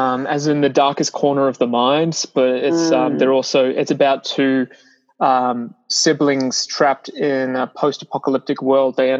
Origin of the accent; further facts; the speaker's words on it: Brisbane, Queensland, Australia; also born or lived in Melbourne; now in Vancouver, Canada; I am Australian. I am Aussie Kiwi, so, and proudly so. So I started my journey in film when I was living in Brisbane, where I grew up for most of my years, and then moved to Melbourne, where I lived for about 2.5 years